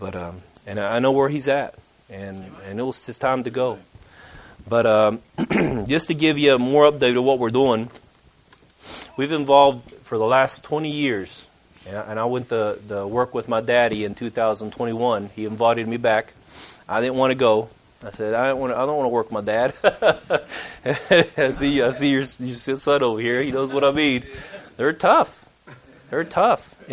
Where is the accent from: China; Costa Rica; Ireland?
Costa Rica; now in United States; You see a West Virginian on the outside, but I was born and raised in Costa Rica in the dry jungles on the Pacific Ocean.